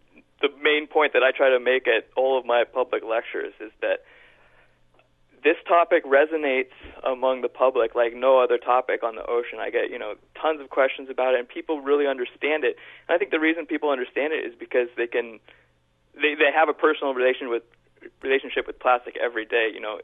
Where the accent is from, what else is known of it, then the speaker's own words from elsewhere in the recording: Eugene, Oregon, United States; now in Seattle, United States; I am at the University of Washington, but I'm born and raised in Eugene, and I'm a Duck